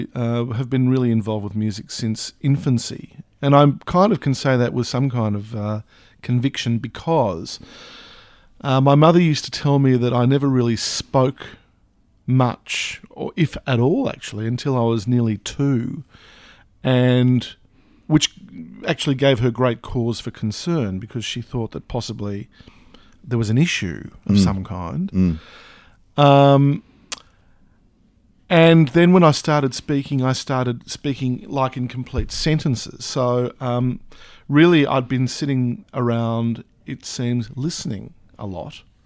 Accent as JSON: {"language": "English", "country": "Papua New Guinea", "said": "I am from New Guinea."}